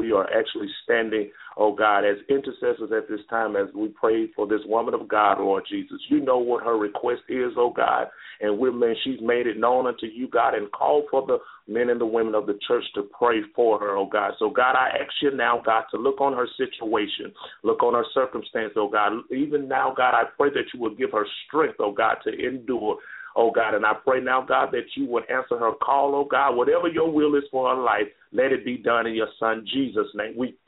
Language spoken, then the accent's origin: English; Mississippi, United States; now in Texas, United States; I'm originally from Mississippi, so I'm not really from Texas. I've been here a couple of years or so.